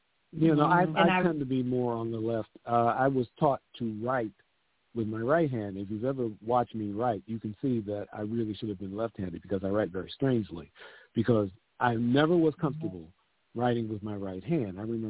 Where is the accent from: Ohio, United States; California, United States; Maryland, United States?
Maryland, United States; When I grew up in Washington, literally it was. Even though Brown versus Board of Education was 54, the practice of it didn't really start to happen until later in the 50s. When I was in junior high school and high school in the 60s, in Washington, in Maryland rather, schools were still seg